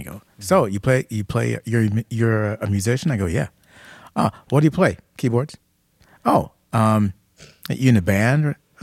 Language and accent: English; Detroit, Michigan, United States; I'm from the D.